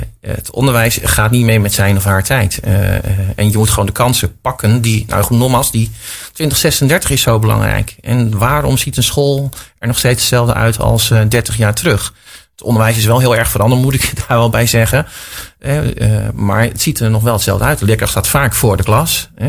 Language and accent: Dutch; Netherlands; Wij kunnen heel innovatief en creatief denken als Nederlanders.